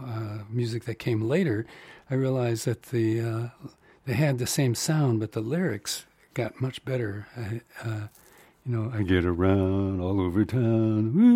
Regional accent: Illinois, United States; They were big when I was growing up in Illinois.

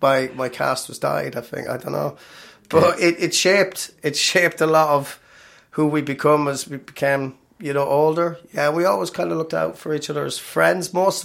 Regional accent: Killy, Leinster, Ireland; also born or lived in Birmingham; I grew up in County Offaly, a place called Killy outside Tullamore, 5 miles outside. But my parents lived in Birmingham. They're both from Tullamore, by the way.

